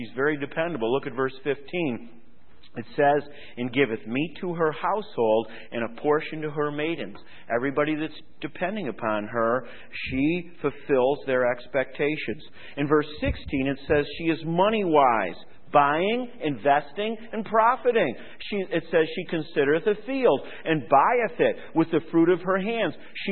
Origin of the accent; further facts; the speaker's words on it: Rochester, New York, United States; I lived in the city. I grew up in the city. I know things have changed. I grew up on Bartlett Street between Genesee and Jefferson Avenue. I understand a little bit about the city. It's where I was born.